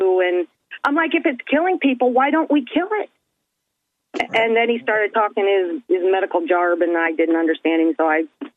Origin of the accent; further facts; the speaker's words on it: Lafayette, Indiana, United States; I'm from the Lafayette, Indiana area.